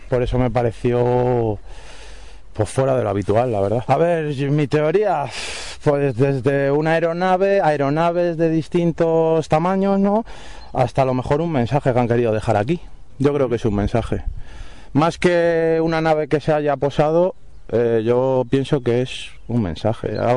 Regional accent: Madrid, Community of Madrid, Spain; now in Cabanillas, Spain; Yo soy de Madrid, pero vivo aquí en Cabanillas desde hace como un año así.

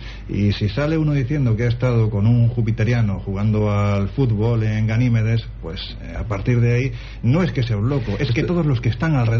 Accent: Spain; Y nosotros también, como europeos y como españoles, bebemos de lo que sucede allí.

